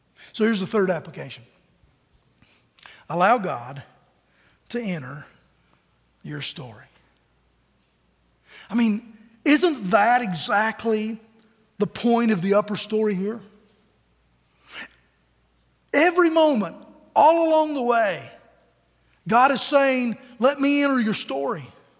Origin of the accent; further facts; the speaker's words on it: Pennington Gap, Virginia, United States; I told him that I was from Southwest Virginia, a little place called Pennington Gap.